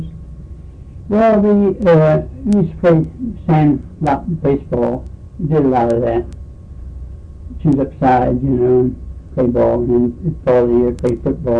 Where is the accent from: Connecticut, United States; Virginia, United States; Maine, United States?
Virginia, United States; now in Maryland, United States; We came from the Valley of Virginia, Senator Valley, across the county where all my folks were from generations, mm-hmm.